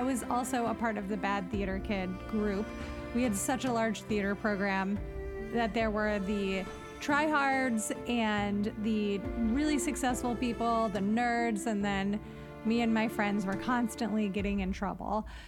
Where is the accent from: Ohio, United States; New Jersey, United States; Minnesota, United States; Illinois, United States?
Ohio, United States; Cleveland; I really appreciate this recommendation, as I grew up in Cleveland, but my paternal side of my family is from Cincinnati.